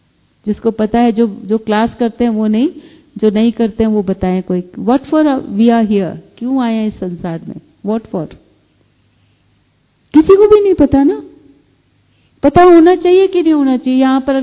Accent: Delhi, India; तो टेम्परेरी तो आपका वही है जो पंजाब गुजरात दिल्ली वगैरह है, मेरा भी वही है, दिल्ली मेरा टेम्परेरी घ

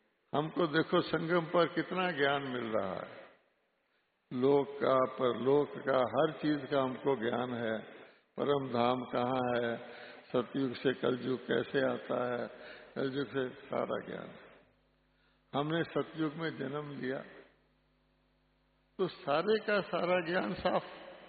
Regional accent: West Bengal, India; यानी माउंट आबू में भी मैं बंगाली हूँ तो बंगाल वाले घूम रहे हैं

